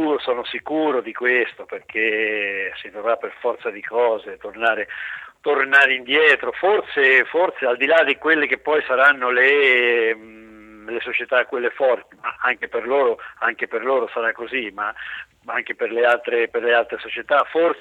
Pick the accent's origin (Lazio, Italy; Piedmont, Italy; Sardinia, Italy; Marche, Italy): Marche, Italy; Porto Recanati; quando io ho cominciato a giocare nei dilettanti nel mio paese a Porto Recanati, giocavo gratis.